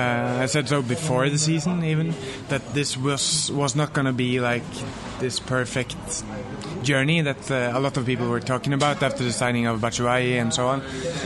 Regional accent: Norway; I am from Norway, yes.

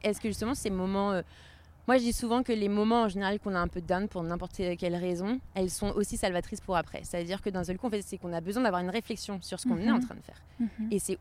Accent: France; On est français.

